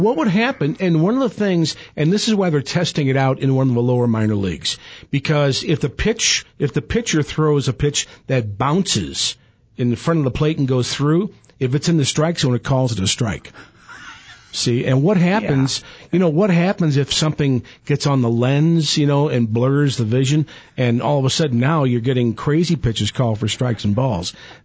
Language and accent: English; St. Louis, Missouri, United States; because I'm from St. Louis